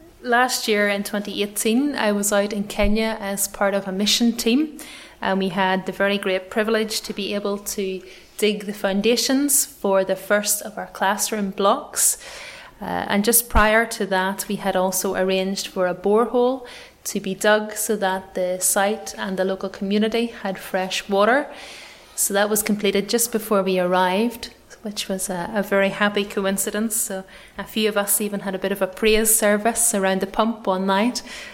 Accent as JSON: {"language": "English", "town": "Clogher", "region": "Northern Ireland", "country": "United Kingdom", "lives_now": "London, United Kingdom", "said": "I'm from the same great country as Reverend Ferguson and Reverend Dunlop. I'm from Northern Ireland, as you can probably work out from the accent, from a little place called Clocker, although I have lived and worked in London for the past 2 years."}